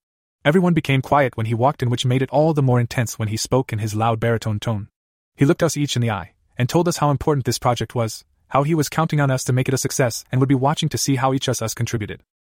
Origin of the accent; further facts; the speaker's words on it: Topeka, Kansas, United States; I was brought up in Topeka, where my dad's family is from.